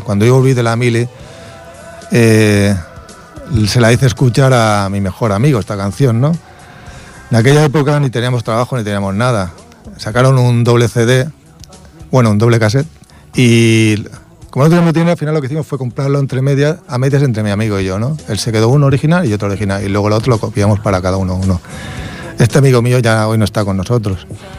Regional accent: Ripollet, Catalonia, Spain; born there; Ripollet es mi pueblo. Yo, cuando enseño mi DNI, pone que nací en Ripollet. Y creo que debo ser de los últimos que nací en este pueblo

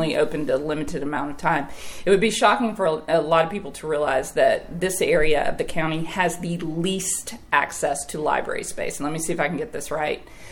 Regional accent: Tennessee, United States; I grew up in Tennessee, and I went to school at Maryville College, where I worked in the library.

